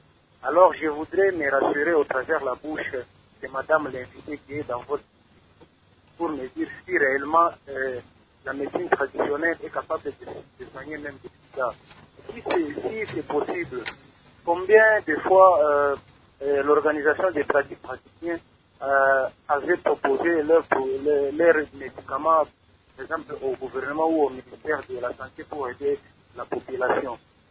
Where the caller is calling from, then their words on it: Kolwezi, Lualaba, DR Congo; j'avais suivi un traducteur praticien dans une chaîne de télévision ici chez nous à Kolwezi